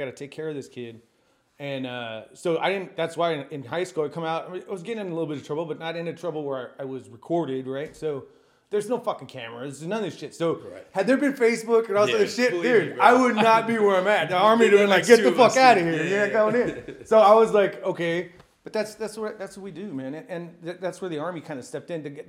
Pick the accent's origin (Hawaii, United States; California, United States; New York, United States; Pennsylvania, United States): California, United States; San Diego; We grew up in San Diego when I was fucking little cholo wannabe shit.